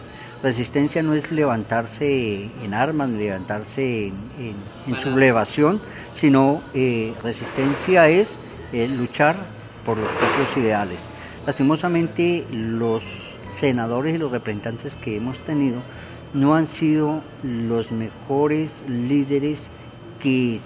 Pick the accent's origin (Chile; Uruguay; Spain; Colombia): Colombia; Si yo fuera senador de la República, yo no voy a luchar solamente por mi pueblo Nasa. Tengo que luchar por los 102 pueblos que existen en Colombia.